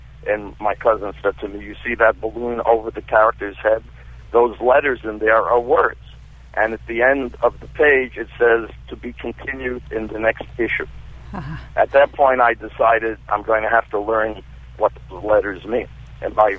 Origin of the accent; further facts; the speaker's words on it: New York City, New York, United States; I grew up in New York City in the late 40s